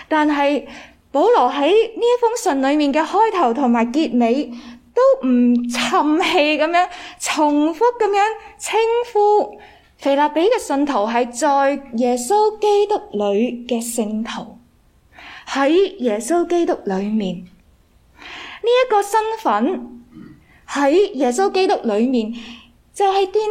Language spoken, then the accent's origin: Cantonese; Macau; now in Canada; 例如我剛才分享的澳門就是我熟悉的地方，因為我在那裡長大。